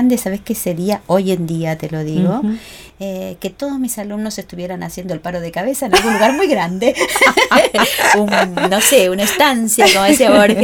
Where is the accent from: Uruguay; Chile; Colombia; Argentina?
Uruguay; como uruguaya